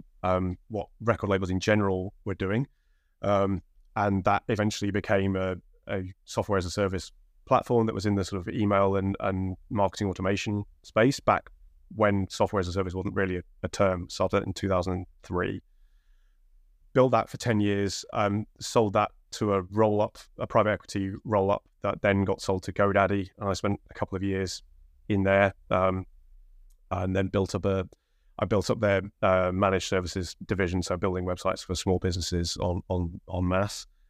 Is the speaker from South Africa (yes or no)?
no; Crewe, North West England, United Kingdom; I grew up in Crewe.